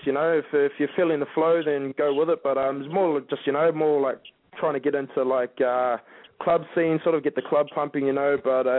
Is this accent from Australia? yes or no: no; New Zealand; Yeah, I did actually. I went around my hometown first and did a little bit of a bit of it over in, like, my hometown. And then I went to Auckland City right in one of the...